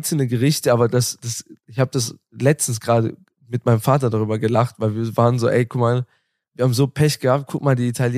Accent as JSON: {"language": "German", "country": "Bosnia & Herzegovina", "moved": "yes", "said": "gerade Bosnien und Herzegowina, wo ich herkomme"}